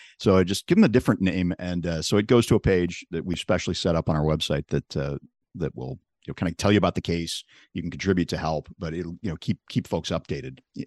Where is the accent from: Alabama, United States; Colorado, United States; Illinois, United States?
Illinois, United States; Chicago; And I'm from Chicago. So I know of like, you know, you don't send a stranger into Chicago.